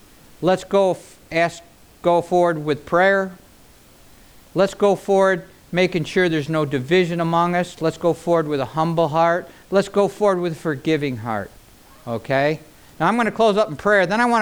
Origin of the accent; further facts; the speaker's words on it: Auburn, New York, United States; I'm a hillbilly from Auburn, New York. That's what I am.